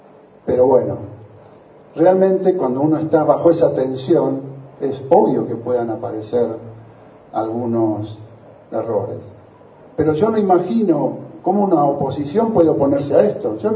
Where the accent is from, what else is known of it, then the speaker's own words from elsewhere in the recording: Buenos Aires Province, Argentina; somos argentinos, somos bonaerenses.